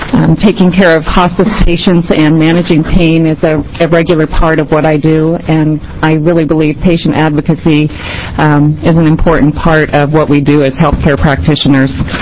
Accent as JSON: {"language": "English", "town": "Eugene", "region": "Oregon", "country": "United States", "said": "I'm from Eugene, Oregon."}